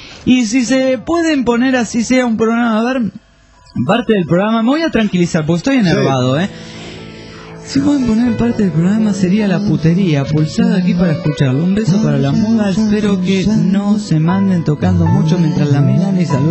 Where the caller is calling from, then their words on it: Bucaramanga, Santander, Colombia; de Bucaramanga, Colombia.